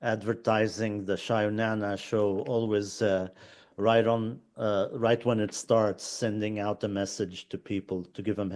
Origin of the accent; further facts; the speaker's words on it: Lebanon; also born or lived in Saudi Arabia / Bahrain; Well, I was born and raised in Lebanon, and I grew up both in Lebanon, later moved to live in Saudi Arabia for a length of time because my father worked there.